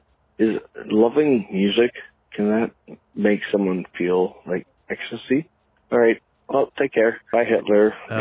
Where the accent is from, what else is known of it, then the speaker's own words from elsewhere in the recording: Canada; I'm from Canada.